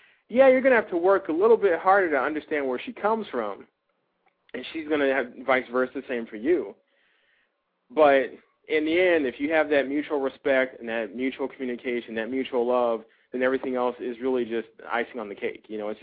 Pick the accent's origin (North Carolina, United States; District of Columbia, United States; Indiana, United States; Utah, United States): Indiana, United States; East Chicago; I grew up in East Chicago and the harbor of Indiana, two areas that are known for being urban, being a little rough